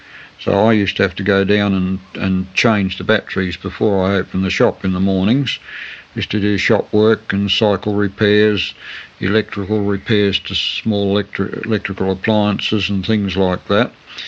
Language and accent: English; South Australia, Australia; also born or lived in Adelaide; I was born in Adelaide in 1923, and when I was about 18 months of age, my parents took me to Lamoureux out in the Murray Mallee. I attended the Lamoureux School and the Lamoureux District High School.